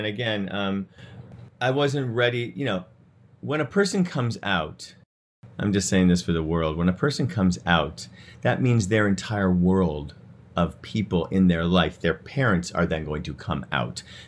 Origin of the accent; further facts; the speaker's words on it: St. Louis, Missouri, United States; I grew up in St. Louis, Missouri, and my dad is a demolition contractor.